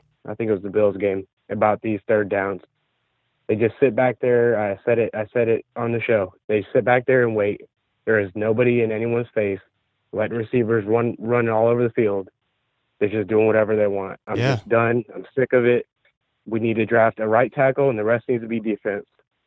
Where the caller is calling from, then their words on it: Virginia, United States; out of Virginia.